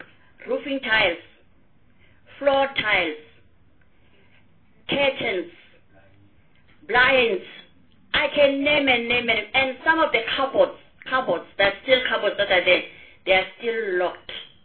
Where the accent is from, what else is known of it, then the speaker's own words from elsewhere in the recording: Limpopo, South Africa; Still on property, Minister, I'm from Limpopo, in the hometown of Mr. Vukela.